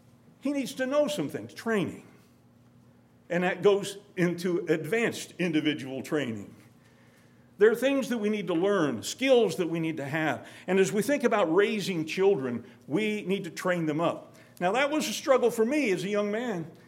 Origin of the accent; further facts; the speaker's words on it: Oblong, Illinois, United States; As a boy, I grew up in Oblong, Illinois.